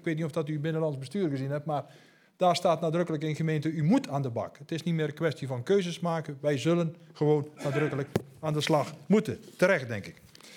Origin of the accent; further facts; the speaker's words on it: 's-Hertogenbosch, North Brabant, Netherlands; born there; alle goeds uit Den Bosch komt. Dat is mijn geboortestad.